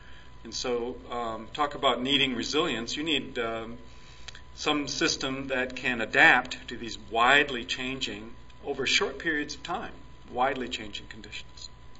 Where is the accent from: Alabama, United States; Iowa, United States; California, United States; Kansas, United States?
Iowa, United States; I'm from Iowa, so we talk a lot about corn